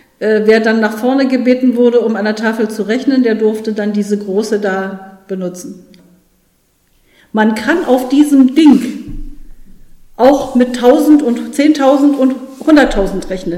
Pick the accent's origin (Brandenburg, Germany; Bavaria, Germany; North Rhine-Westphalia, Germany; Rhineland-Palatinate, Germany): Brandenburg, Germany; Gerswalde; ich bin hier in Gerswalde geboren, bin von 1960 bis 1968 hier in die Schule gegangen.